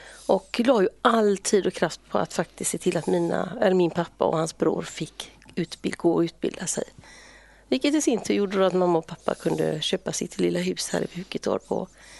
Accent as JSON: {"language": "Swedish", "town": "Sävedalen", "region": "Västra Götaland County", "country": "Sweden", "tie": "born or raised there", "said": "Och där växte jag upp. Gick i skola och var med i föreningar och gjorde väldigt mycket."}